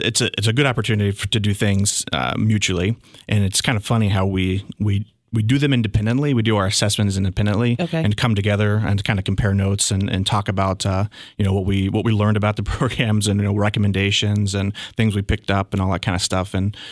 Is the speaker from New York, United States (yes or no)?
no; Ohio, United States; So I'm originally from Ohio. I usually say born, raised, and educated, although that can be debated.